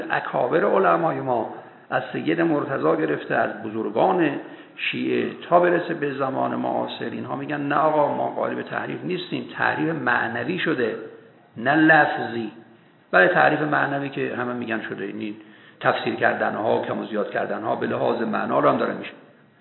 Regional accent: Iran; طبیعی خب من ایرانی هستم دیگه معلومه

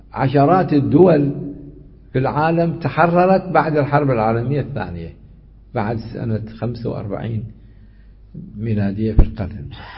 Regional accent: Iraq; حدث عندنا في العراق

